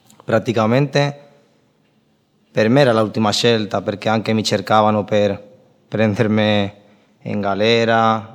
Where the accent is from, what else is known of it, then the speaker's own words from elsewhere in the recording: Spain; Italian is a second language; vengo dalla Spagna.